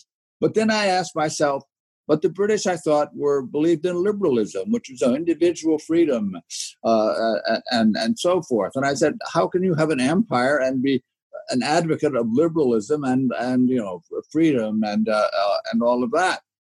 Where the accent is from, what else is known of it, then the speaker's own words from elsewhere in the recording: New York, United States; Yes, well, I grew up in upstate New York. My father was a corporate executive.